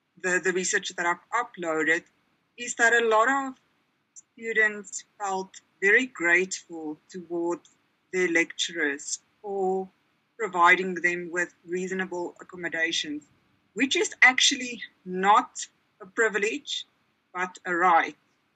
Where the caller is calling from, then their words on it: Johannesburg, Gauteng, South Africa; So I am speaking from South Africa, from Johannesburg. It's not the prettiest place in South Africa, but that is where I got a job, so that is where I'm at.